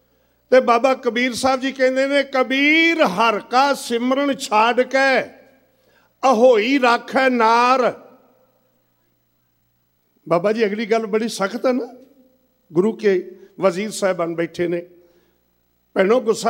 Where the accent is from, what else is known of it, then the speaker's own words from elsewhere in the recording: Algon, Punjab, India; ਕਲਸੀਆਂ ਪਿੰਡ ਦਾ, ਮੇਰੇ ਪਿੰਡ ਅਲਗੋਂ ਦੇ ਨੇੜੇ ਹੈ, ਉਹਨੇ ਅਲਗੋਂ ਸ਼ਹਿਰ ਵਿੱਚ ਬੜੇ ਵਿਸਥਾਰ ਨਾਲ ਆਣ ਕੇ ਦੱਸਿਆ ਅਰਥ ਕੀਤੇ